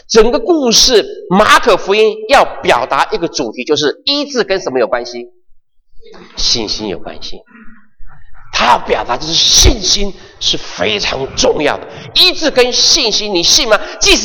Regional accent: China; 我发现啊，这个犹太人在写文章的时候跟我们中国人一样写文章，有很多的描述的方式。

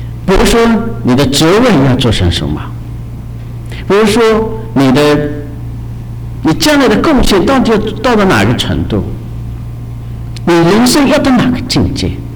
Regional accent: China; 啊，当时在我们中国，宗教的情形是非常的简单。当然，我们中国人对上帝真正的认识是不全面的。

